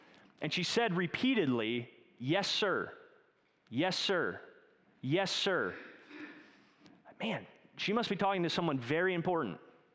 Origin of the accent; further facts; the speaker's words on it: Midwest, United States; I was a boy from the Midwest, and I moved to the South.